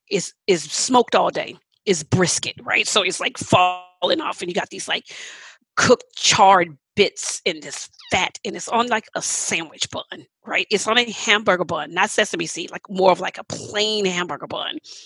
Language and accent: English; Texas, United States; I grew up in Texas, everybody, my family have barbecue